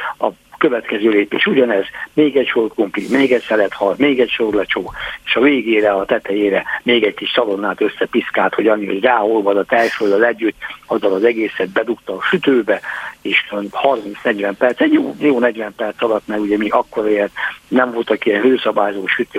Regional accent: Ercsi, Fejér, Hungary; born there; Hát az én szülőföldem, Ercsi térsége, vagy szülőtájam, térsége, Ercsi is rácokkal települt be.

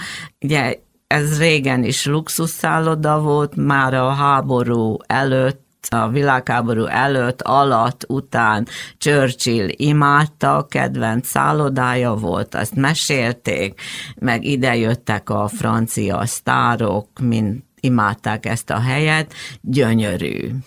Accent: Szombathely, Vas, Hungary; mentem felfedezni Szombathely. Az volt a világ, a szülővárosom.

